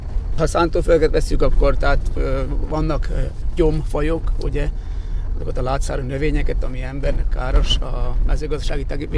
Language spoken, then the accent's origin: Hungarian; Trnava Region, Slovakia; tehát én igazi archaikus csallóközi ember vagyok, nagyon szeretem ezt a vidéket, el nem mennék semmi pénzért innen